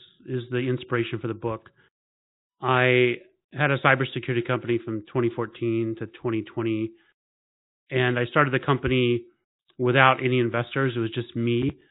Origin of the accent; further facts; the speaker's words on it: Riverside, California, United States; also born or lived in Arkansas; I grew up in California, actually, and I grew up extremely poor. I moved from Riverside, California, which is a suburb of LA, to Arkansas, to a small town of about 800 people.